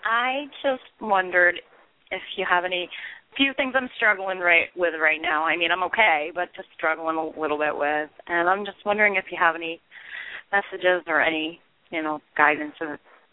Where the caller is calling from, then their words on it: New Hampshire, United States; I'm in New Hampshire.